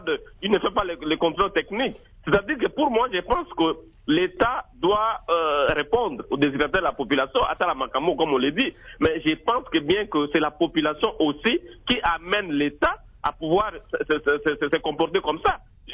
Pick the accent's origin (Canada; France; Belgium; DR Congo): DR Congo; Équateur; Moi, je suis de l'Équateur, par exemple.